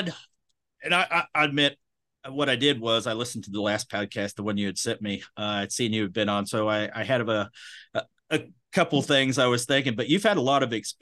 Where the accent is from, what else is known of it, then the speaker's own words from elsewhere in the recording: Midwest, United States; yeah, well, us growing up in the Midwest and farms and all that stuff